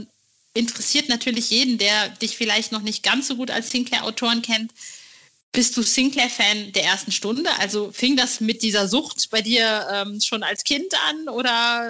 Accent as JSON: {"language": "German", "region": "North Rhine-Westphalia", "country": "Germany", "said": "ich komme aus Ostwestfalen"}